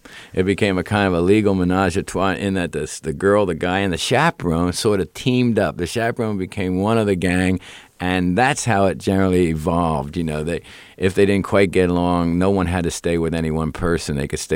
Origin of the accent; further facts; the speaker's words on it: Philadelphia, Pennsylvania, United States; particularly being a Philadelphian.